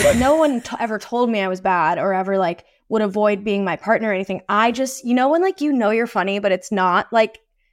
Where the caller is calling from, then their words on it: Cape Cod, Massachusetts, United States; I'm zooming in from Cape Cod. I'm here with my parents.